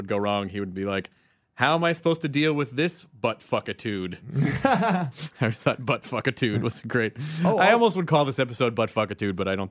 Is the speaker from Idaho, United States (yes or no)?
no; Memphis, Tennessee, United States; my hometown of Memphis is